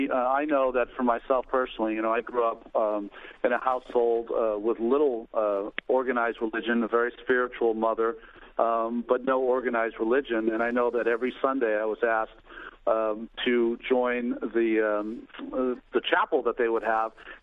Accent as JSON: {"language": "English", "region": "Massachusetts", "country": "United States", "tie": "born or raised there", "said": "Now, I grew up in Massachusetts, so that's part of it."}